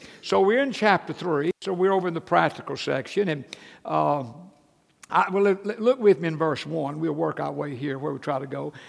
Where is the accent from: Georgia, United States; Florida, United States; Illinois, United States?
Georgia, United States; also born or lived in Tennessee; Like, when we lived in Tennessee, you had winter clothing and you had non-winter clothing. And I was raised that way in Georgia.